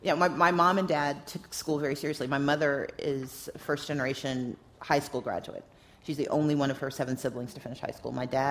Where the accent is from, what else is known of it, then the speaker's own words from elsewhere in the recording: Georgia, United States; I'm from Georgia, so we don't really acknowledge anyone else.